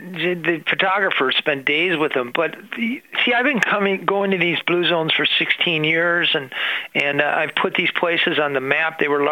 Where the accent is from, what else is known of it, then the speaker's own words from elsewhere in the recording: Minnesota, United States; I'm a Minnesotan. Minnesotans aren't inclined to puffery